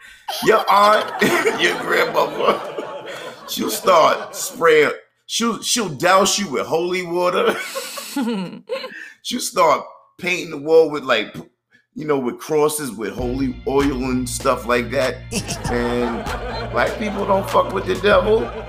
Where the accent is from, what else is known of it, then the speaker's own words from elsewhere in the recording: New York, United States; I'm from New York, we say hard body back in the 90s.